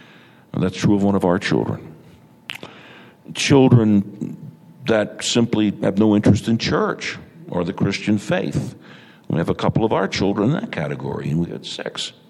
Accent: New York, United States; Well, I'm a New Yorker, and I don't want to condone my own sin

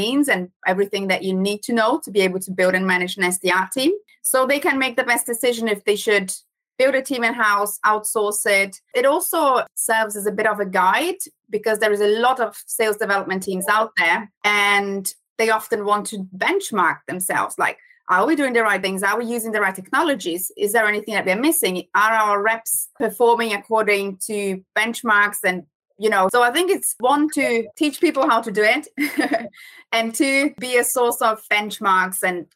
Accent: Brazil; English is a second language; moved away as an adult; now in United Kingdom; I moved from Brazil to the UK in 2015. And at the time, I needed a job where I could speak German or Portuguese because my English wasn't great at the time.

